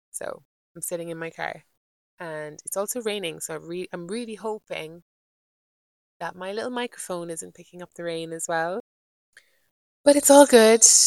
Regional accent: Ireland; Obviously, I'm Irish

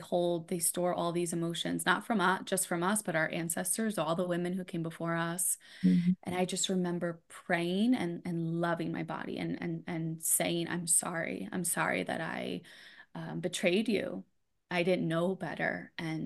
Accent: New York City, New York, United States; Growing up in New York City, I hated the cold.

